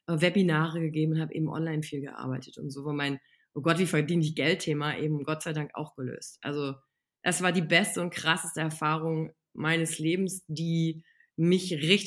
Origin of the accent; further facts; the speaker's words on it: Wülfrath, North Rhine-Westphalia, Germany; now in Cologne, Germany; ich komme aus NRW, aus so einem kleinen Dorf namens Wülfrath, mittlerweile wohne ich in Köln